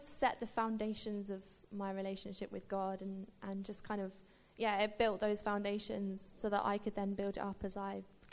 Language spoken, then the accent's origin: English; Bracknell, South East England, United Kingdom; I'm from Bracknell, born and raised.